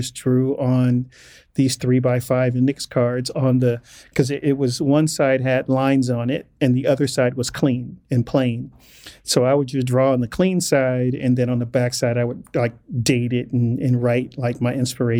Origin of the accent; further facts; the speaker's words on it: Inglewood, California, United States; If growing up as a black male, growing up in Inglewood in the 80s, getting to 18 and I'm still alive and not in jail is success.